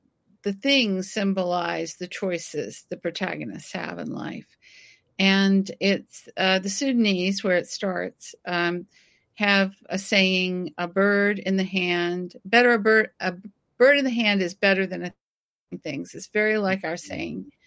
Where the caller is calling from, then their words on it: Washington metropolitan area, United States; I am joining you from the suburbs of D.C., where it is very windy.